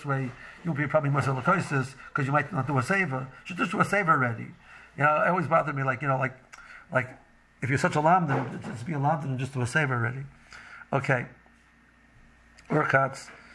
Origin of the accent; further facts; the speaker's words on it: Silver Spring, Maryland, United States; I'm from Silver Spring.